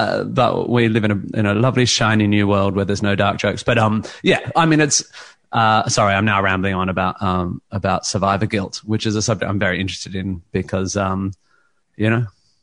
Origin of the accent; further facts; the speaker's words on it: Perth, Western Australia, Australia; I come from Perth in West Australia. There was like one pub that did stand-up, and it just wasn't my world.